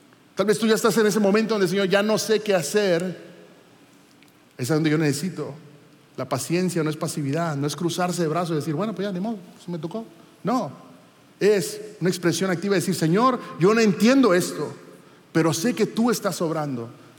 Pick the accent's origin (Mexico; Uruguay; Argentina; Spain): Mexico; Monterrey, Nuevo León; Soy de Monterrey.